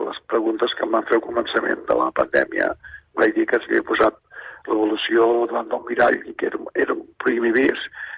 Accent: Catalonia, Spain; soc català i tinc per Catalunya, la meva terra, no, la mare, l'he viscut en el Pirineu i tal, i soc de Serranos, que diuen aquí a Castella i Lleó

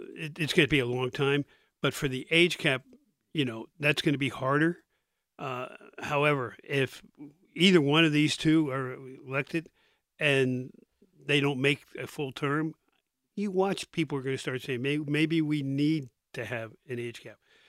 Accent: Philadelphia, Pennsylvania, United States; born there; now in Pittsburgh, United States; We moved to Pittsburgh in 55, but I lived in other parts of the state before that. I was born in Philadelphia.

